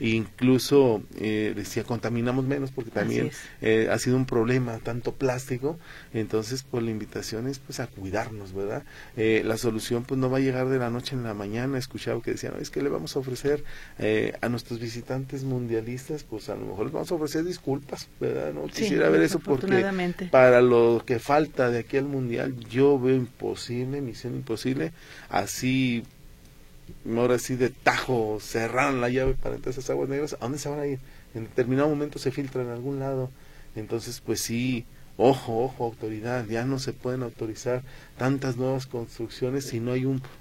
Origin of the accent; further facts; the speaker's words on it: Zapopan, Jalisco, Mexico; Yo recuerdo cuando era niño en Zapopan era uno de los lugares